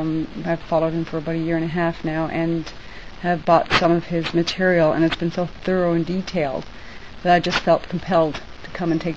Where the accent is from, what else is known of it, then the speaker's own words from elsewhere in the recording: Bowmanville, Ontario, Canada; I'm from Bowmanville, Ontario.